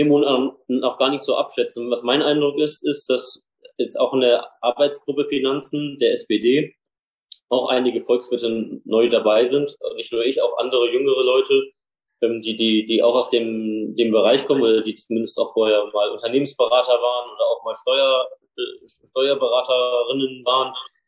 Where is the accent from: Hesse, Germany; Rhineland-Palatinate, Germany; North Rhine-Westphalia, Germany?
Hesse, Germany; Nidderau; Ich in Nidderau, wo ich herkomme, eine Kleinstadt im Osten vom Rhein-Main-Gebiet